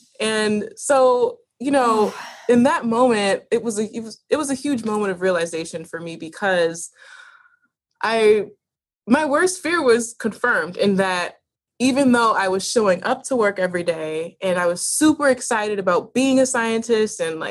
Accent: Williamsville, New York, United States; I was raised in Williamsville, like Clarence, New York, which is very white.

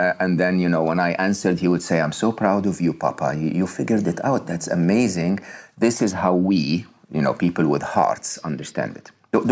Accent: Egypt; from the time when I was young and growing up in Egypt and didn't have much.

